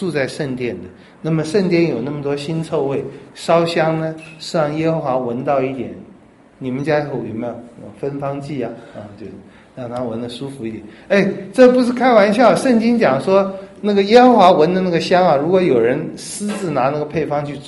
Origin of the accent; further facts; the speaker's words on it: China; 但太监没有尊荣，我们中国人不会看得起他的